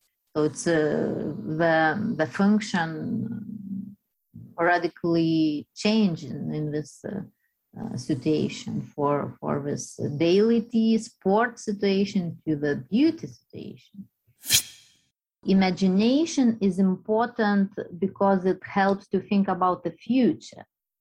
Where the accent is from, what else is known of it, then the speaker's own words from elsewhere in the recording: Lithuania; I'm artist from Lithuania